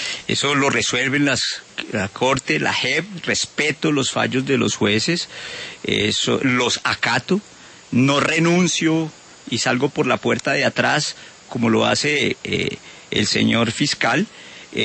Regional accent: Colombia; yo soy colombiano

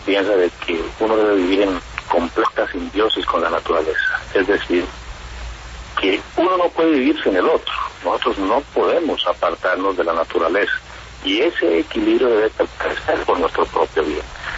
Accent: Mocoa, Putumayo, Colombia; Yo soy de aquí de Mocoa, nací en este pueblo, crecí en él, me desempeñé como médico aquí, ya soy pensionado

